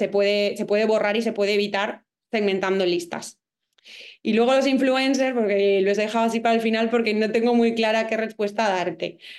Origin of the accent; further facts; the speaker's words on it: Valencian Community, Spain; somos valencianos y no somos falleros.